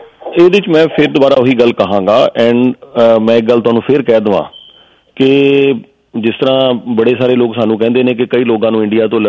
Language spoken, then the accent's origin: Punjabi; Canada; ਸਭ ਤੋਂ ਪਹਿਲਾਂ ਮੈਂ ਕੈਨੇਡੀਅਨ ਹਾਂ, ਬਾਕੀ ਸਭ ਮੈਂ ਬਾਅਦ 'ਚ ਹਾਂ, ਮੇਰਾ ਧਰਮ, ਮੇਰੀ ਜ਼ਾਤ, ਮੇਰੀ ਬੋਲੀ ਸਭ ਬਾਅਦ ਦੇ ਵਿੱਚ ਹਾਂ